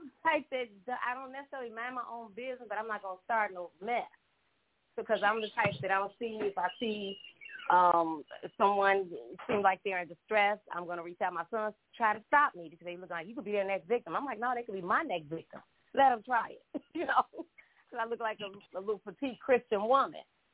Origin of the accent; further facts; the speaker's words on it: Chicago, Illinois, United States; I grew up in Chicago.